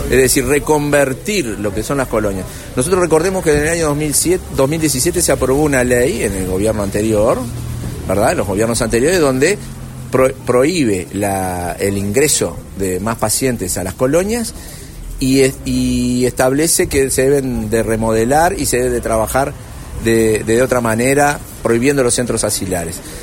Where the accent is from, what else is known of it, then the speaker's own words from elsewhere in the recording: Canelones, Uruguay; arrimando a los canarios, yo soy un canario, servicios para el departamento